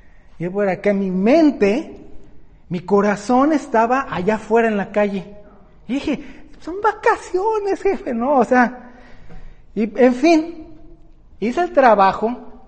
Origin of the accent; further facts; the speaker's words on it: Mexico City, Mexico; ya tengo 50 años, ya estoy más para allá que para acá, ¿verdad? Pero cuando era pequeño y todavía vivíamos en la Ciudad de México